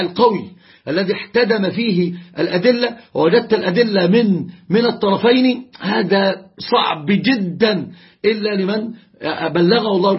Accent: Egypt; يا رجل، عندنا في مصر يعني رجل بيتكلم على العقبة الكؤود

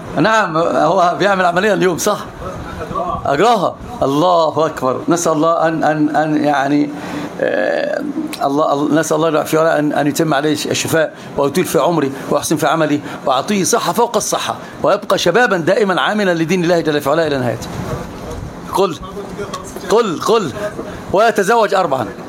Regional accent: Egypt; فاحنا السيارات عندنا في مصر لله الحمد والمنه

